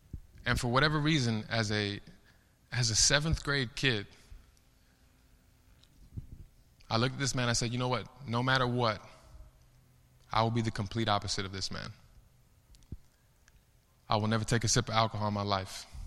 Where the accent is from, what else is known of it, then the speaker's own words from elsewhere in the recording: Chicago, Illinois, United States; Like I told you, I grew up in Chicago. And I grew up in a pretty bad environment.